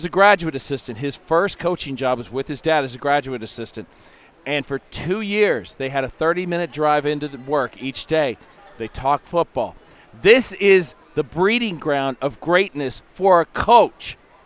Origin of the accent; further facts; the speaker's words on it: California, United States; We're from California.